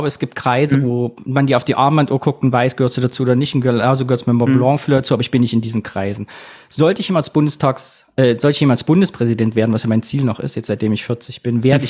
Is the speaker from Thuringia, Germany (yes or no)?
yes; Berka bei Sondershausen, Thuringia, Germany; in Berka bei Sondershausen, da wo ich herkomme